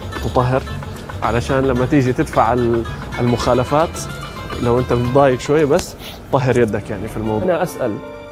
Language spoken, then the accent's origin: Arabic; Jeddah, Makkah Province, Saudi Arabia; مثلا مصنع التحلية عندنا في جدة هذا أقرب الأمثلة